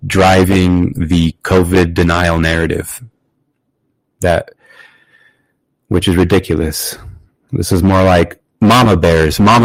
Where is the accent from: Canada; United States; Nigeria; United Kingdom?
United States; And even though Mueller found that there were no Americans who did any wrongdoing, and I am an American